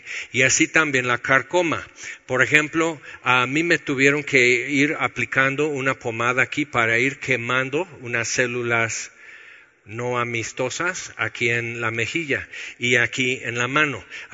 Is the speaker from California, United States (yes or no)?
yes; California, United States; yo crecí aquí en California, esto no es complicado.